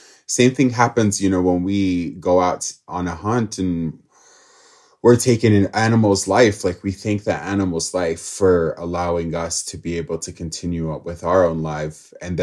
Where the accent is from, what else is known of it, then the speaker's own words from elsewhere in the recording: Wyoming, United States; I am a Northern Arapaho tribal member. And so growing up on the Wind River Reservation